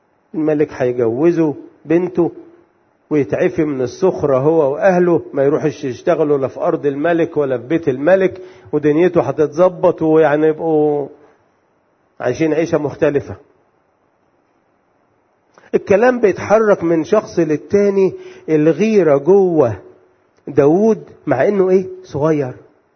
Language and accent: Arabic; Alexandria, Alexandria Governorate, Egypt; عندنا في اسكندريه في منطقه كده